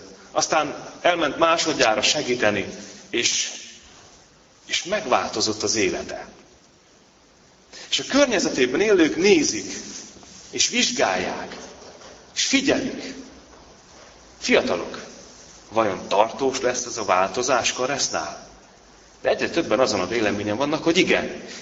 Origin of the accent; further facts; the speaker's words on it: Velyka Bihan, Zakarpattia Oblast, Ukraine; ahol nevelkedtem Nagyberegen